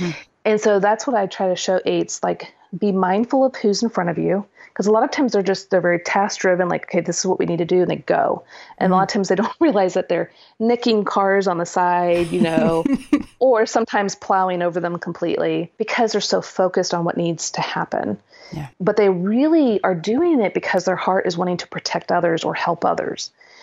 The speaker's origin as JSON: {"language": "English", "region": "Midwest", "country": "United States", "said": "Yeah, I come from the Midwest, and we need huge, massive snowplows."}